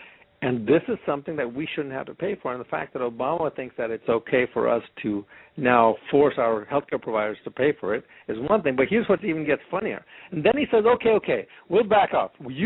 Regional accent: Yemen; My dad was a professor in physics, and he taught at different universities, and so I grew up in Yemen.

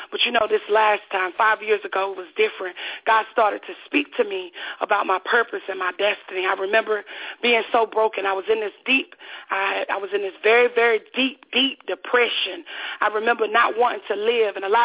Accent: Enfield, North Carolina, United States; now in Raleigh, United States; I'm from North Carolina. I stay in Raleigh right now. I'm originally from a town called Enfield, North Carolina.

